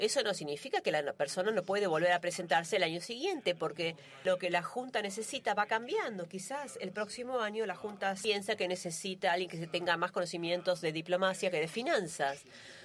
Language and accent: Spanish; Mexico; de México.